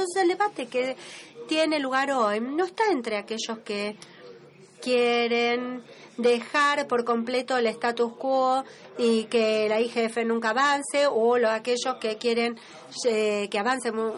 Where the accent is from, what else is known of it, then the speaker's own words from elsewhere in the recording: Switzerland; Yo soy de Suiza y hace muchos años Suiza era el único país que estaba rodeado por monarquías